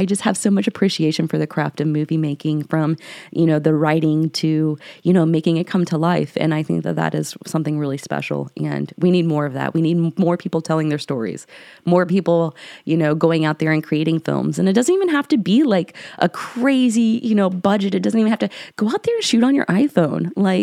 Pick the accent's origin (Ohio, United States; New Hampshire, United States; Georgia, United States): Ohio, United States; I know where I grew up in Northwest Ohio, there are some legends of some cannibal caravans of people who had come through.